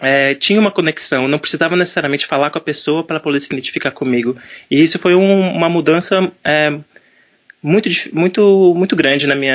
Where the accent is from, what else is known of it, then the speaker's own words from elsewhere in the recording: Brazil; also born or lived in London, United Kingdom; eu nasci em Londres e fui muito cedo pro Brasil, bem novinho.